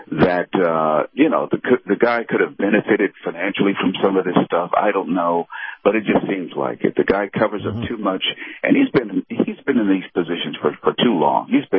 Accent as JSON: {"language": "English", "region": "Ohio", "country": "United States", "tie": "born or raised there", "said": "but I was growing up in another state, Ohio, so we never heard of such a thing growing up in Ohio"}